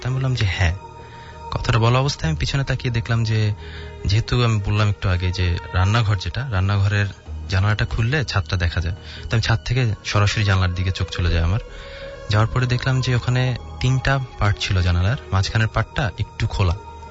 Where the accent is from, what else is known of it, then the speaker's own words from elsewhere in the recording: Dhaka, Dhaka Division, Bangladesh; আমি মগবাজার থেকে এসেছি।